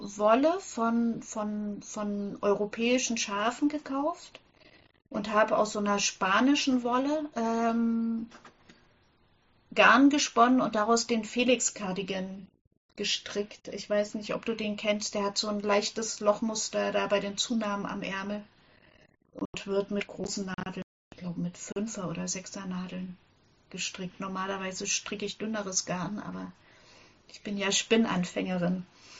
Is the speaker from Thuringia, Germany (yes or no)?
yes; Thuringia, Germany; Ich glaube, ich komme aus Thüringen, ich bin da aufgewachsen und ich kann mich noch an die Spinnstuben auf den Dörfern erinnern